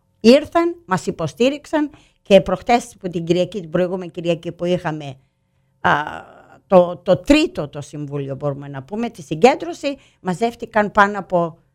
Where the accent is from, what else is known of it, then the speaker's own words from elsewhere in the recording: Kalamata, Peloponnese, Greece; Ο στόχος είναι ότι είμαι από την Καλαμάτα, γεννημένη στην Καλαμάτα.